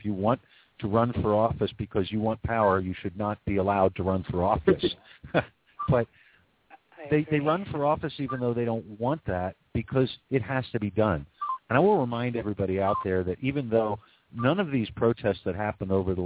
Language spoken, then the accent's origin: English; Philadelphia, Pennsylvania, United States; but I grew up in Philly in a mixed neighborhood, in Bill Cosby's neighborhood.